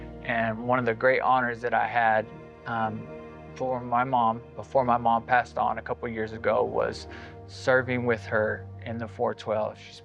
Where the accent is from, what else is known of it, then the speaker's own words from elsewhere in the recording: Las Vegas, Nevada, United States; the kind of trauma and chaos that I experienced growing up in Las Vegas in a broken family.